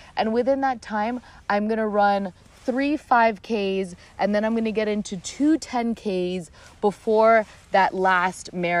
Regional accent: Miami, Florida, United States; I could say that because I'm from Miami, just for the record.

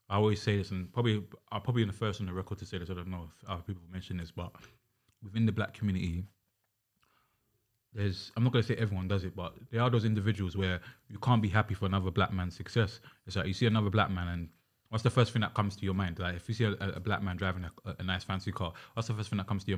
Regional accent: Uganda; I struggled for the longest time with people sort of accepting that I'm Ugandan, because they hear my accent, they say, oh, you're not Ugandan.

